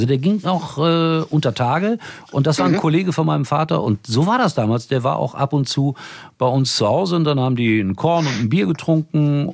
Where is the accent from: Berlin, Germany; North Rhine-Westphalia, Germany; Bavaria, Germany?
North Rhine-Westphalia, Germany; ich bin da unmittelbar an der Glückaufkampfbahn groß geworden.